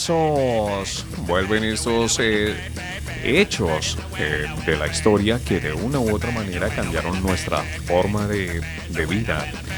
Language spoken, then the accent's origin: Spanish; Colombia; en alguna ocasión Panamá perteneció a Colombia, a esta hermosa tierra, mi tierra